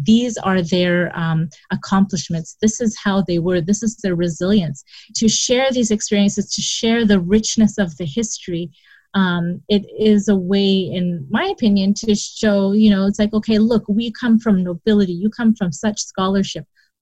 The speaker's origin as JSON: {"language": "English", "town": "Kingston", "region": "Ontario", "country": "Canada", "tie": "born or raised there", "said": "so I was born and raised in Canada, in Kingston, actually. My parents came from Bangladesh. But so the way that my parents' generation raised us is that we are Canadian. We are Muslim by faith"}